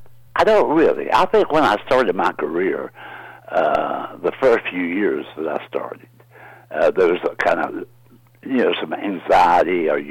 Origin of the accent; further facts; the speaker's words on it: the South, United States; I was born and raised in the South, you know. So we refer to a grocery cart as a buggy.